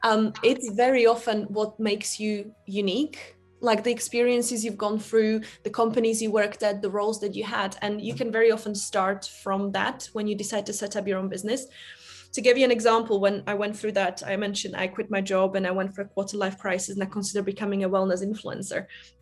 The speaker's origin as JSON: {"language": "English", "country": "Slovakia", "tie": "born or raised there", "said": "I grew up in Slovakia in the 90s."}